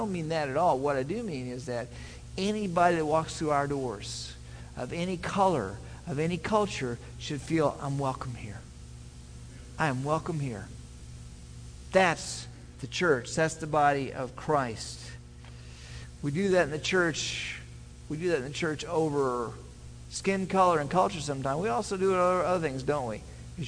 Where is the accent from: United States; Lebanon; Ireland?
United States; Kansas City, Midwest; born there; I'm from Midwestern roots. I was born in Kansas City. That's about as Midwestern as you can get. My tribe all come from Kansas for a few generations gone back.